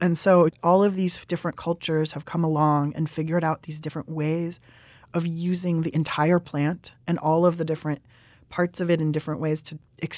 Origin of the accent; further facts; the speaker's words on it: California, United States; I am a Californian. I'm an Iranian. I'm a kid who has always loved to eat. I spent a lot of my time in Italy